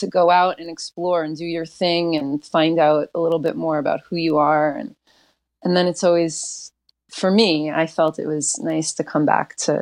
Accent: New Jersey, United States; I mean, you know, I'm from New Jersey, so it's not completely new to me. We used to come down here in my like high school younger days to see some music and things like that.

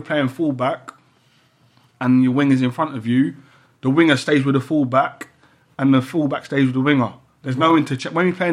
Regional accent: Peckham, London, United Kingdom; I grew up in Peckham where you got told right from wrong.

